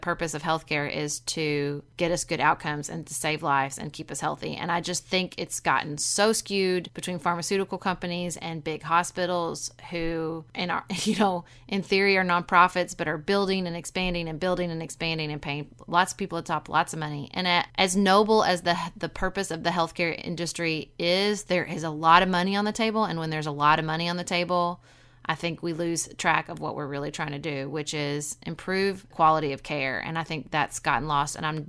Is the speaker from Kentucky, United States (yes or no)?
yes; Paducah, Kentucky, United States; when I was growing up in Paducah in the 90s